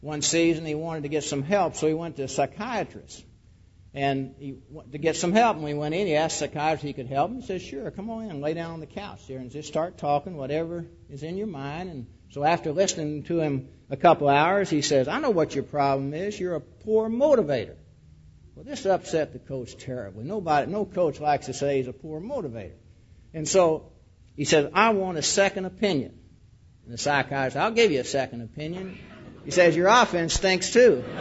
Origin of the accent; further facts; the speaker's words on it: Mission, Texas, United States; I was raised down in Mission, Texas, which is a small town in the tip of Texas down by Brownsville and what we call the Rio Grande Valley.